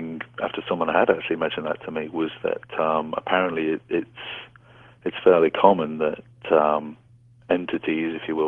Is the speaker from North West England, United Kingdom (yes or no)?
yes; North West England, United Kingdom; Well, I grew up in Cheshire in England, on the edge of a big forest, in a little town called Murdershaw.